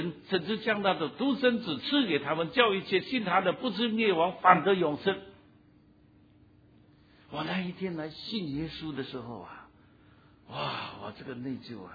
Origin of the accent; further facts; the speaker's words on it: Fujian, China; 我是福建人，开口就是粗话，结尾又是粗话，很厉害的。